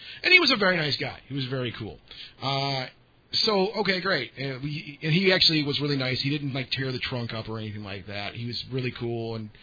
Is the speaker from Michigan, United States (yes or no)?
yes; Warren, Michigan, United States; And I'm like, I'm from Warren.